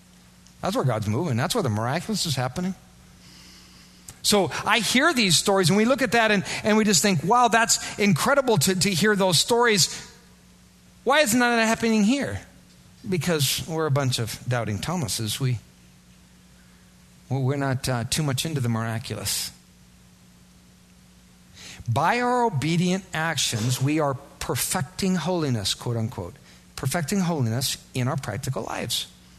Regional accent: Iowa, United States; You know, I'm from Iowa.

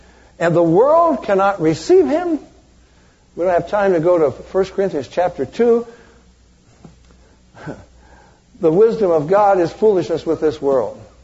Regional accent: California, United States; Self-esteem? I come from California.

